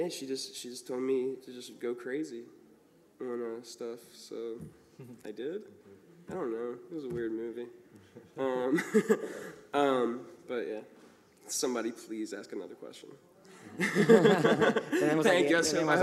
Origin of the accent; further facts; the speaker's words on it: Baltimore, Maryland, United States; Well, I mean, I think I'm from Baltimore, Honey.